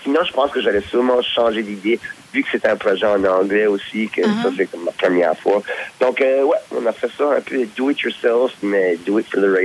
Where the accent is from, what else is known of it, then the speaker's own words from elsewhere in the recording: Moncton, New Brunswick, Canada; j'ai grandi à Moncton, puis le quartier où j'ai grandi, c'est le quartier Parkton.